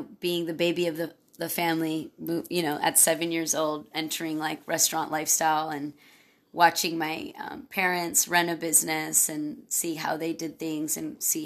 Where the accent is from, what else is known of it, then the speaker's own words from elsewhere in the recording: Santee, California, United States; I was, you know, a first-generation immigrant growing up in Santee.